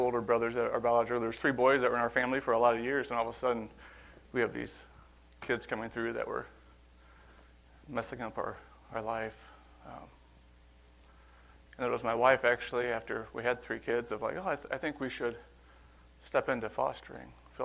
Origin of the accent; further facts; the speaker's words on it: St. Louis, Missouri, United States; from St. Louis.